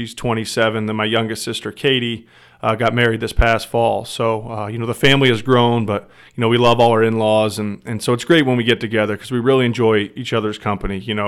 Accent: Fishers, Indiana, United States; Born and raised in Fishers, Indiana, and went to Hamilton Southeastern.

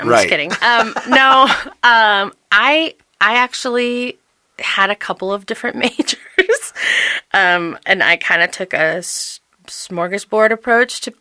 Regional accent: Texas, United States; also born or lived in Little Rock, Arkansas; now in Colorado, United States; So I grew up in Texas, although I wasn't born there. I was born in Little Rock, Arkansas. My mom was in the Air Force, and she was stationed there.

